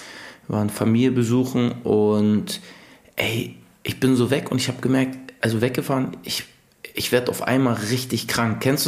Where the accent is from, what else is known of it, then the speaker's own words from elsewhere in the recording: Hamburg, Germany; als Hamburger beschwert man sich eigentlich auch nicht übers Wetter.